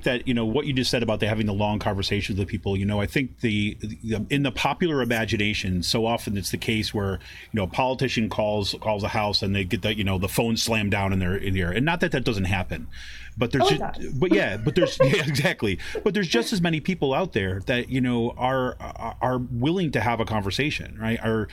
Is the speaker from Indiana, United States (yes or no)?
no; New York, United States; also born or lived in Ohio / Washington, D.C. / Pennsylvania; I grew up in New York, I lived in Ohio, I lived in D.C. for a while, and kind of been in Pennsylvania since 2002.